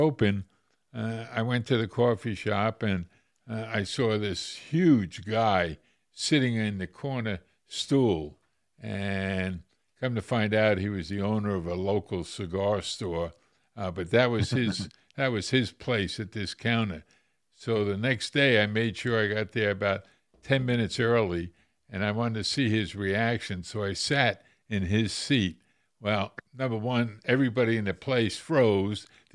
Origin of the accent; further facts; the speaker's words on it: New York, United States; I see you're living in Carmel, and, you know, I was brought up in the Hamptons